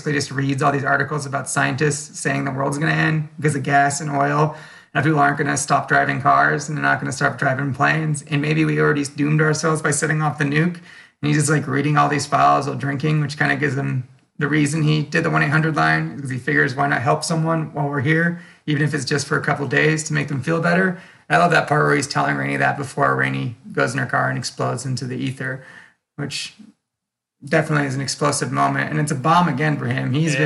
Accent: California, United States; now in Nevada; As a Californian myself, now living in Nevada, from someone that used to drive from Southern California, Northern California all the time.

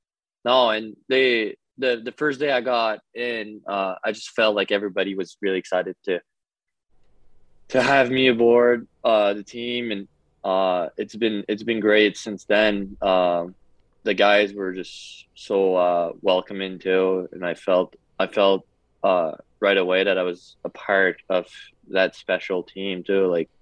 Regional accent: East Coast, Canada; English is a second language; now in West Coast; It's like 8 hour drive from my hometown. So like I played against him. I never really met him before. So it was a big step up too, a big change actually, just going through across country too. I lived all my life on the East Coast

